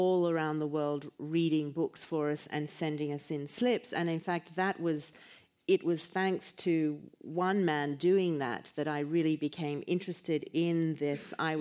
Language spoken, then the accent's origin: English; Brisbane, Queensland, Australia; And Mr. Collier lived in Brisbane, which happened to be my hometown